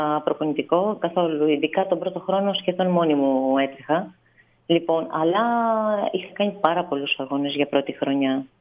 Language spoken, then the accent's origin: Greek; Agrinio, Western Greece, Greece; που γίνονταν στην πόλη μου εκείνη την περίοδο